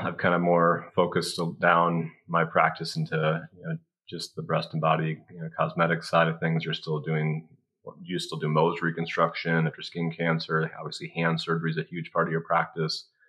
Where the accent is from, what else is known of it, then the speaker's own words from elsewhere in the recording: De Pere, Wisconsin, United States; Yeah, so I grew up in DePere, Wisconsin, just outside of Green Bay.